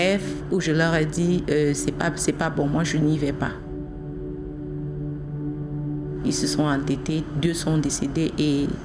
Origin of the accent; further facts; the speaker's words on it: Cameroon; moved away; je suis de nationalité camerounaise. Je suis partie du Cameroun en 2017, avril 2017. Je suis arrivée ici.